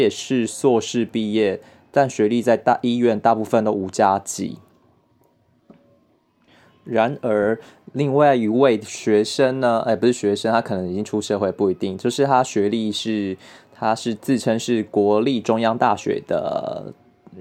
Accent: Taiwan; 因为我觉得台湾人，你知道大家台湾人也都会说自己的状况，就是我们台湾人就是不把人家的专业当专业

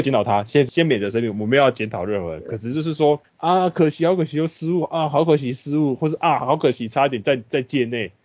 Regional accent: Changhua County, Taiwan; now in Taichung, Taiwan; 我本身是那个彰化人，那小时候是在彰化为主，然后后来来到中部的市中心。当然后来因为有些工作因素会去北部

